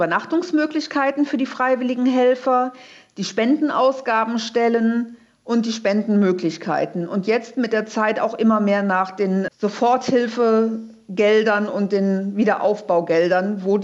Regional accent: Rhineland-Palatinate, Germany; ich stamme ursprünglich aus dem Kreis Ahrweiler, aber nicht aus der Ecke, die betroffen ist.

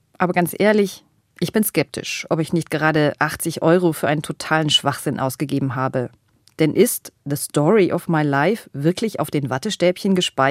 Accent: Munich, Bavaria, Germany; Ich bin nach München gefahren, in meine Heimat, um meine Eltern zu besuchen.

